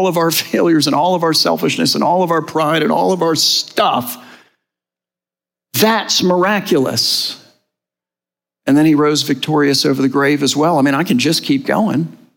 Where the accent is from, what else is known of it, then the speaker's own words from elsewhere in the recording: Miami, Florida, United States; I grew up in Miami. South Florida is my home.